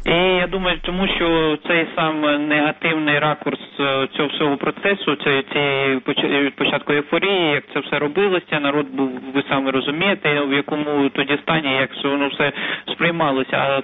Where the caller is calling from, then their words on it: Chernihiv Oblast, Ukraine; Чернігівщини.